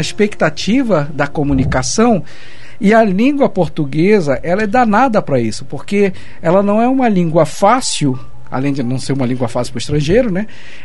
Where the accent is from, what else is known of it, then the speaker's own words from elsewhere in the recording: Rio de Janeiro, Brazil; now in Curitiba, Brazil; Isso eu falo, eu sou carioca.